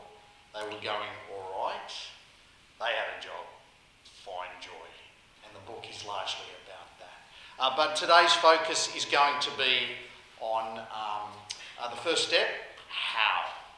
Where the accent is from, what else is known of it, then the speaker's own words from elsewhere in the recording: Robertson, New South Wales, Australia; When I was a boy, my hometown. Not Sydney, not Canberra, Robertson. Only a small place.